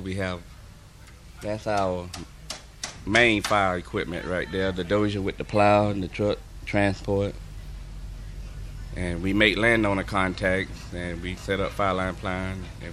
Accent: White Springs, Florida, United States; Right here in White Springs. I used to ride by the fire tower on the way to school

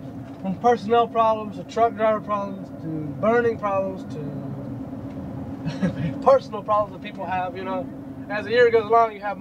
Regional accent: Connecticut, United States; born there; I wasn't over there. I was born in Connecticut.

